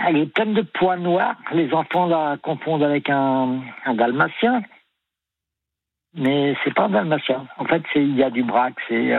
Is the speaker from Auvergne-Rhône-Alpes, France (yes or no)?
no; Compiègne, Hauts-de-France, France; moi, je suis de Compiègne aussi à la base.